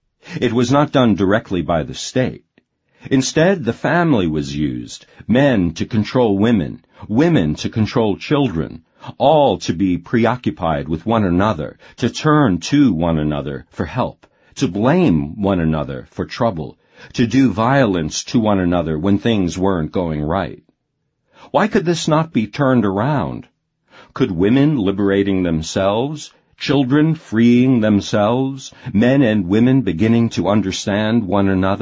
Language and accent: English; Arkansas, United States; moved away as an adult; now in California, United States; middle-aged woman, and I'm on welfare. I have raised 6 children. I grew up in Arkansas, worked there for 15 years in a laundry, moved to California.